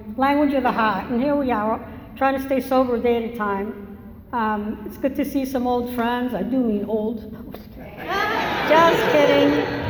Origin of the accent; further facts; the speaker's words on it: Massachusetts, United States; now in Santa Barbara, United States; Oh, I have an accent. I'm originally from Massachusetts, not from Santa Barbara.